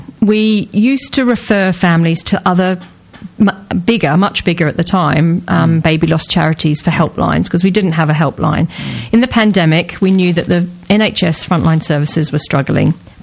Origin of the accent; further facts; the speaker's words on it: Australia; now in England; but I am Australian. I've been here 24 years now.